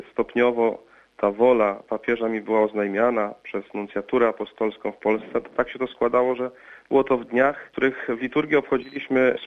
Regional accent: Wysoka, Opole Voivodeship, Poland; Jestem kapłanem diecezji opolskiej, pochodzę ze śląskiej ziemi, z takiej małej miejscowości Wysoka, koło Olesna.

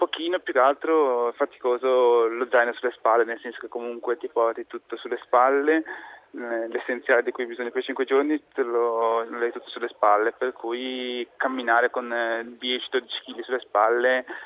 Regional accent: Chiavari, Liguria, Italy; Di Chiavari, in provincia di Genova.

